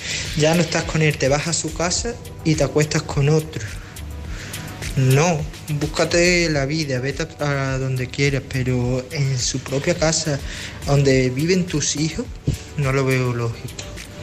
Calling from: Badajoz, Extremadura, Spain; de Badajoz.

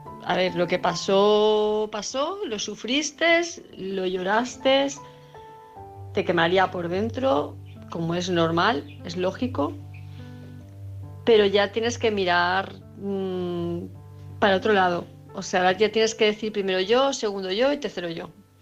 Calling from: Palma de Mallorca, Balearic Islands, Spain; de Palma de Mallorca

